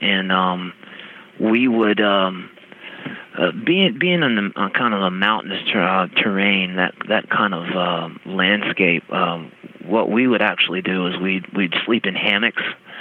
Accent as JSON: {"language": "English", "region": "South Carolina", "country": "United States", "said": "even though I'm from South Carolina, I'm from, you know, the beach, and, you know, so I'm not, I'm, you know, I'm a Southern boy"}